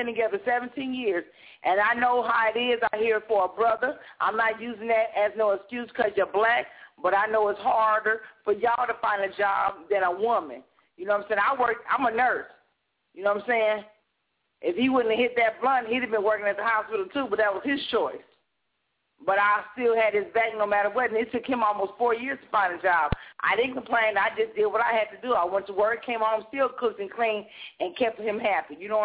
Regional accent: Compton, California, United States; I know, because I'm from Compton, so I know.

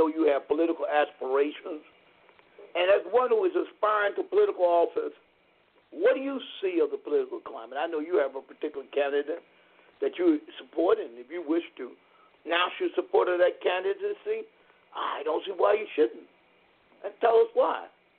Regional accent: Virginia, United States; The Alfred Street Baptist Church of Alexandria, Virginia, my home state

